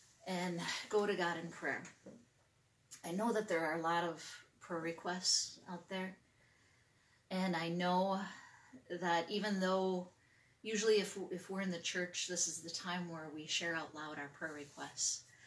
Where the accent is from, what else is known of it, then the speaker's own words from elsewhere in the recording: Elto, Wisconsin, United States; the one that I remember growing up in Elto, Wisconsin, at the church there.